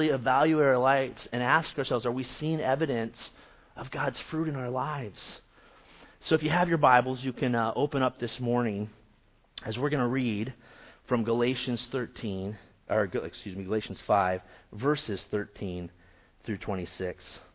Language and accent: English; Eugene, Oregon, United States; Now, some of you may know that I grew up in Eugene, Oregon. Okay, My parents moved there in 1978. I've lived in the same house since we moved there that year. Still live there today.